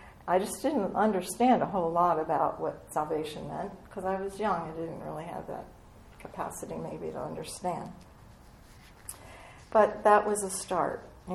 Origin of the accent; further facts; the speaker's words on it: Baltimore, Maryland, United States; born there; And so I was born in 1950 in Baltimore, Maryland, which means I will have my 70th birthday this summer.